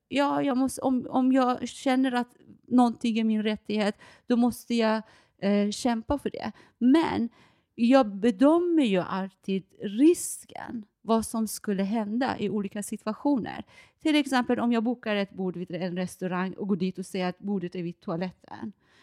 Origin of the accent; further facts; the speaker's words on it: Iran; Swedish is a second language; now in Sweden; Men eftersom jag kommer från Iran och jag är uppvuxen där, så om man skulle jämföra kulturellt, så i Iran är mänskliga rättigheter inte självklara.